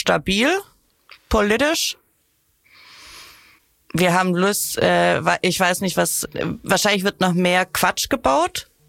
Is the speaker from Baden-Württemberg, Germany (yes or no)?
yes; Baden-Württemberg, Germany; Mein Partner und ich kommen beide, er kommt direkt aus Stuttgart, ich komme aus der Nähe.